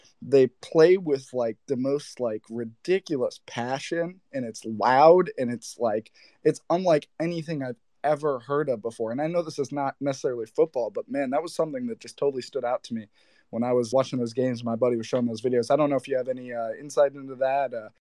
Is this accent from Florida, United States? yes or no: no; Missouri, United States; I'm a white dude, and I'm from Missouri, man. We only got two historically black colleges up here.